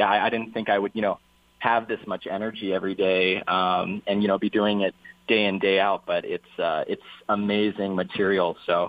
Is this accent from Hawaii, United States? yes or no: yes; Hawaii, United States; So I was sort of a hip-hop dancer growing up in Hawaii